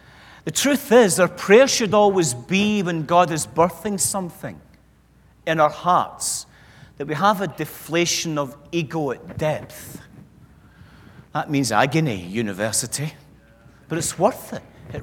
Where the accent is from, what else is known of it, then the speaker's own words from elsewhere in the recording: Scotland, United Kingdom; moving on as rapidly as a Scotsman can.